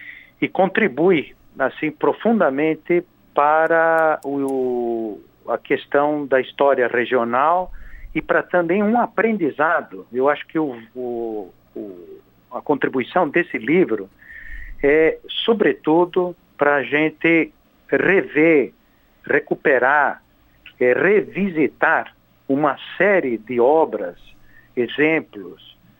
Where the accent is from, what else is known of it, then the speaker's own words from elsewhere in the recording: São Paulo, Brazil; born there; sou sobrinho do ex-governador … Eu nasci em São Paulo e fiquei muito tempo fora, quer dizer, toda a vida profissional, mas a minha mãe é irmã do ex-governador.